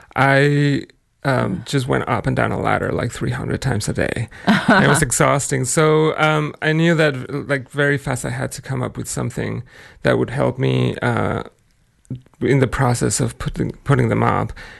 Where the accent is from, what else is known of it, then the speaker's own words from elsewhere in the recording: Mexico City, Mexico; as a kid growing up in Mexico City, where I'm originally from